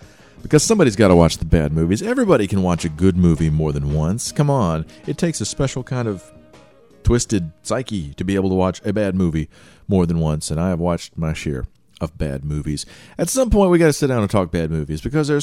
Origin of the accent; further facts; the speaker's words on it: Texas, United States; National championship game, the guy that won it with LSU and his best lineman, both from my hometown.